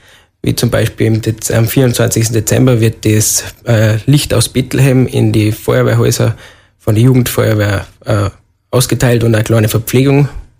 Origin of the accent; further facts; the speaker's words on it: Wals-Siezenheim, Salzburg, Austria; ich bin in Weiß-Sietzenheim aufgewachsen